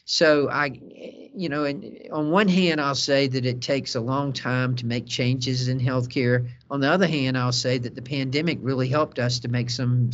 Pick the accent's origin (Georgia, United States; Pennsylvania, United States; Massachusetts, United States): Georgia, United States; Port Wentworth; now in Pooler, United States; I was born and raised in West Chatham County, specifically in Port Wentworth. Went off to school and came back and settled in Pooler, and I've been in Pooler since 1980.